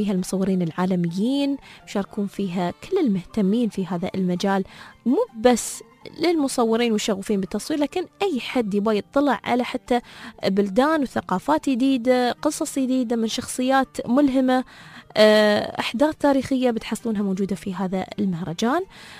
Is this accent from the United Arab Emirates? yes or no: yes; United Arab Emirates; accent: Emirati; يعني مقابلات الفيديو بتكون باللغة العربية، تحديدا برمستنا بلهجتنا الإماراتية